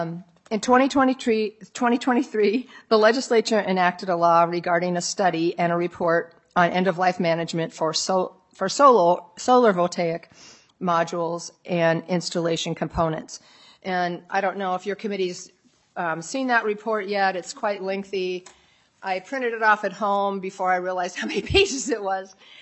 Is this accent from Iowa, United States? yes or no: yes; Iowa, United States; I'm from Iowa originally, so when I go down to see friends and family, I go down Interstate 35.